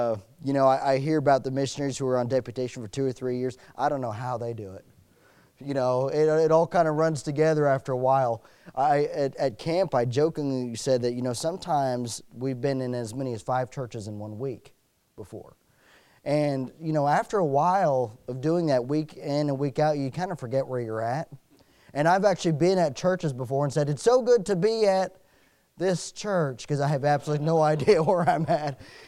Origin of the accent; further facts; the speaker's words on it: Hagerstown, Maryland, United States; And this is home territory for me because I'm originally from Hagerstown. So anytime I get to be back in Maryland, I get excited.